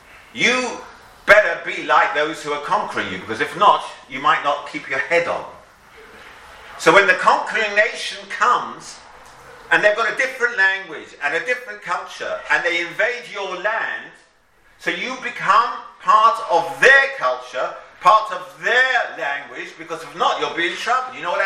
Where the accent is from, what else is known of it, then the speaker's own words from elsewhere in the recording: England, United Kingdom; I'm an Englishman. I live in England, and I speak English, and I love beer.